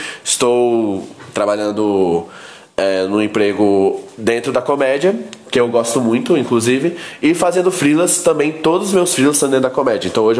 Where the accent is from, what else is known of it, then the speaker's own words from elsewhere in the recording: Goiânia, Goiás, Brazil; eu sou de Goiânia.